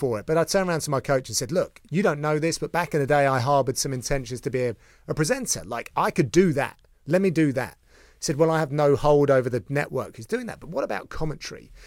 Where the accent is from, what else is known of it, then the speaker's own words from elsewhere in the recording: East of England, United Kingdom; So I grew up in a place near Watford.